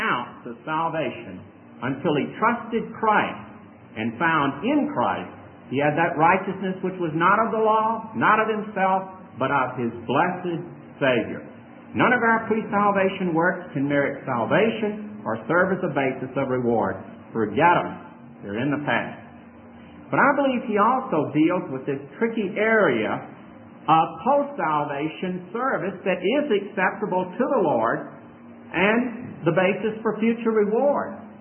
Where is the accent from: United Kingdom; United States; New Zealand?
United States; Memphis, Tennessee; born there; accent: Southern; I was born in Memphis, Tennessee. He in Mississippi, but I think I retained more of a Southern accent than he has.